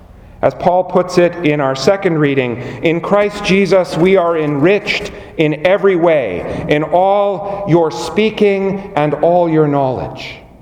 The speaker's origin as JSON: {"language": "English", "town": "Abbotsford", "region": "British Columbia", "country": "Canada", "tie": "born or raised there", "said": "I had previously made a vow that I would never live in Abbotsford again, my hometown."}